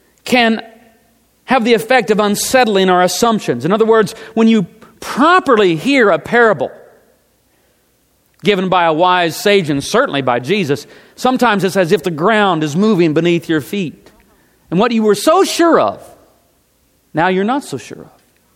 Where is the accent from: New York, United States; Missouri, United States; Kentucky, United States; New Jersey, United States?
Missouri, United States; I grew up in Missouri. My mom died when I was 5 years old.